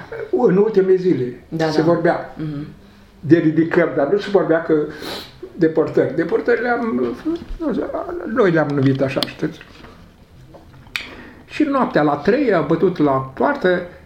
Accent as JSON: {"language": "Romanian", "country": "Moldova", "moved": "yes", "lives_now": "Romania", "said": "Pe motiv că noi suntem basarabeni și am fugit de ruși, de comunism."}